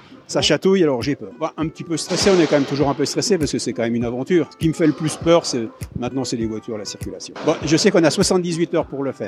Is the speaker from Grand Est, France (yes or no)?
yes; Gérardmer, Grand Est, France; je viens de Gérardmer, exactement Réopal.